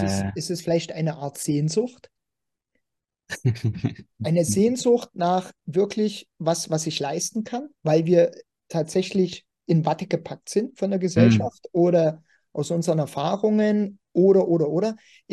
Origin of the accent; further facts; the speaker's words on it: Germany; also ich bin ein Deutscher, also auch hier geboren